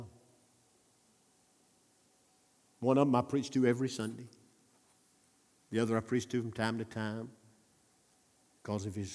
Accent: Pisgah, Alabama, United States; Pisgah, Alabama. That's my hometown in rural northeast Alabama.

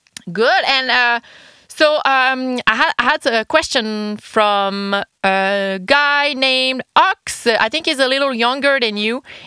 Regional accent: Quebec, Canada; Canadian from Quebec, and I always ask this question to my guests

